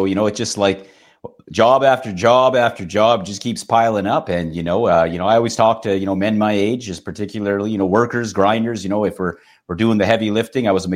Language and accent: English; Edmonton, Alberta, Canada; born there; You know, I'm born here in Edmonton.